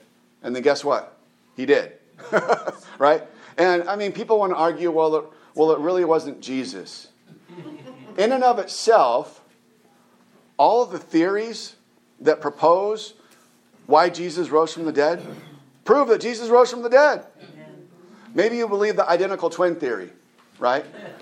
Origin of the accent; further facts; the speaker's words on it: California, United States; Even though I'm from California, I'm not much of a surfer.